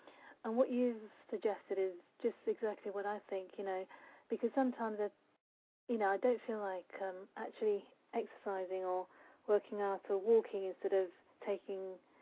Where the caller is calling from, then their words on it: London, United Kingdom; I'm calling from the UK.